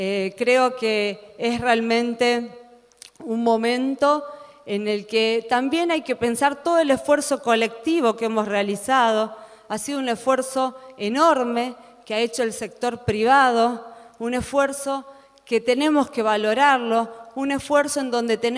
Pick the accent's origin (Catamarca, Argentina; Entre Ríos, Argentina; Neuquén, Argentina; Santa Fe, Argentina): Catamarca, Argentina; Recreo; yo soy catamarqueña, soy del Departamento La Paz de Recreo